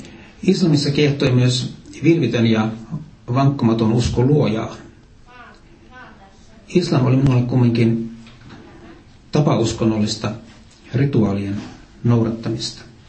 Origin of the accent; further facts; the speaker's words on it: Turku, Southwest Finland, Finland; ja olen Turusta lähtöisin. En ole syntynyt siellä, mutta asunut lähes parikin vuotta. Mä synnyin kristittyyn perheeseen